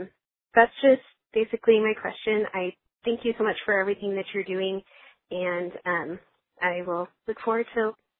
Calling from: San Diego, California, United States; I'm from San Diego, California.

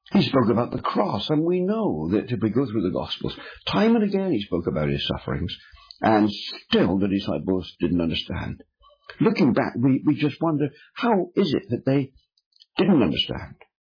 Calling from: United Kingdom; I am speaking from the United Kingdom, and just to explain our culture here, because of the link of the state and church, it is by law essential for every school to have a religious assembly.

